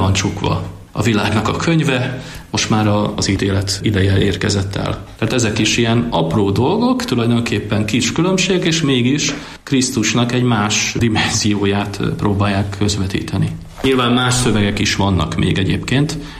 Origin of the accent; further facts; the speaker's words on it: Hungary; Tehát én magyar vagyok, magyar embereknek készítem